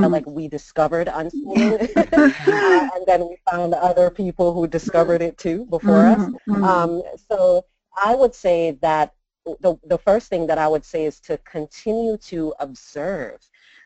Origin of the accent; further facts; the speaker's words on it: Jamaica; Jamaicans have, you know, this idea of what is proper and what is right and what is good. And so we're very heavily influenced by traditional British culture